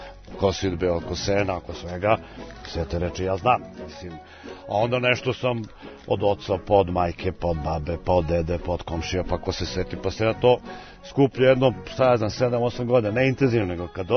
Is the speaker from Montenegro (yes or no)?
yes; Montenegro; ja puno puta tako u nekom druženju kažem da smo mi kao Crnogorci